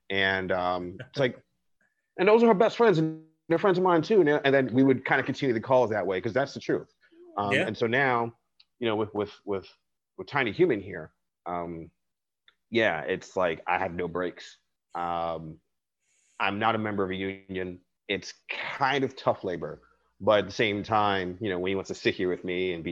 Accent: New York City, New York, United States; even though I'm born and raised in New York City, I'm not big into the whole hometown loyalty thing.

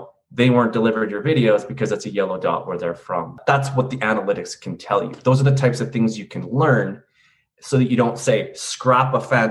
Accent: Canada

